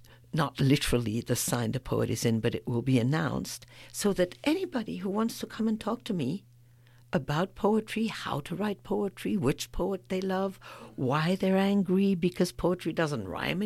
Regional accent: Belgium; I'm from Belgium. Belgium is not much bigger than Maryland.

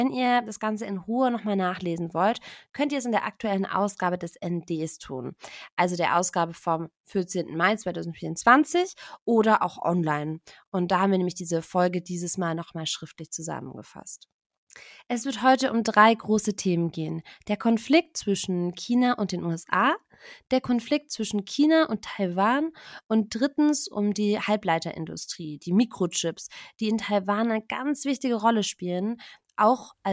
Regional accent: Baden-Württemberg, Germany; In Süddeutschland, und ich komme ja aus der Nähe von Tübingen

